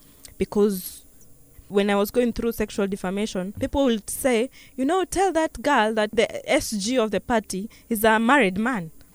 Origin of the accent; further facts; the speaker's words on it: Juja, Kiambu County, Kenya; I'm a young woman who's involved in politics. I come from Kiambu County, a constituency known as Juja.